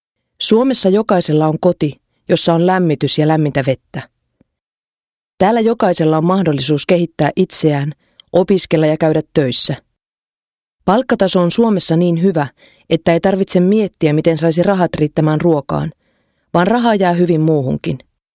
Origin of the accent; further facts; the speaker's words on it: Romania; Finnish is a second language; now in Finland; Kun tulin Suomeen, ajattelin, että olen maailman onnellisin ihminen. Minulla oli annettu mahdollisuus päästä pois Romaniasta ja muuttaa Suomeen. Kotimaastani kaipaan vain sukulaisia.